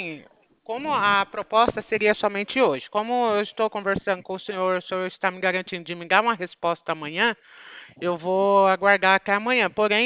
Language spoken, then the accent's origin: Portuguese; São Paulo, Brazil; eu sou de São Paulo